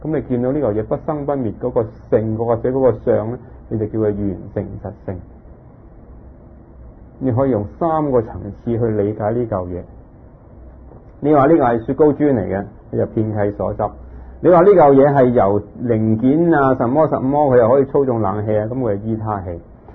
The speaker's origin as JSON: {"language": "Cantonese", "country": "Hong Kong", "said": "例如我哋活喺呢個銀紙啊、股票啊、我香港人啊嗰個世界裏邊。"}